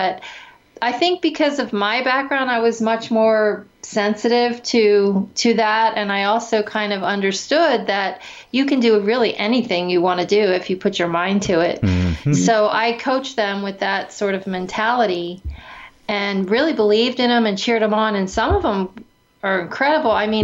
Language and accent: English; Pennsylvania, United States; I grew up in Pennsylvania, so I listened to all the kind of the folk rock acts of the day